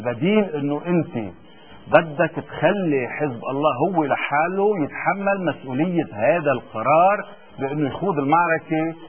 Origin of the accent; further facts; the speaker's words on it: Lebanon; لانه اليوم رئيس الجمهوريه اللي عم بيكون موجود عندنا بلبنان